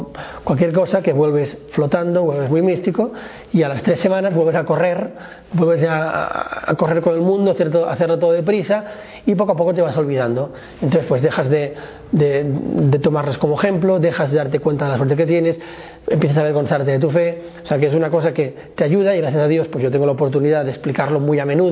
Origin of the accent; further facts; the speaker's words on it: Barcelona, Catalonia, Spain; tengo 23 años, soy de Barcelona, he estudiado periodismo